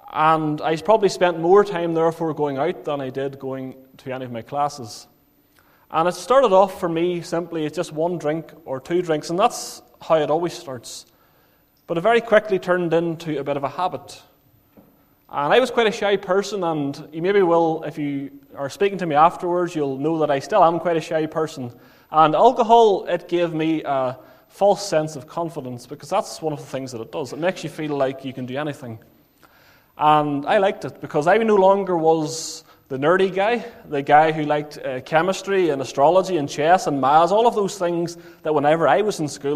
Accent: Craigavon, Northern Ireland, United Kingdom; also born or lived in Lurgan; I was born in County Armagh. I spent the majority of my life living in the areas of Craigavon and Lurgan. And you may be aware, you may not be, but I wasn't brought up in a Christian home, but I was raised as a Roman Catholic.

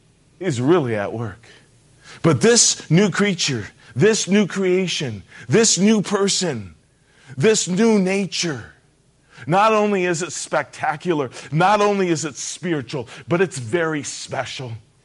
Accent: Japan; Growing up in Japan

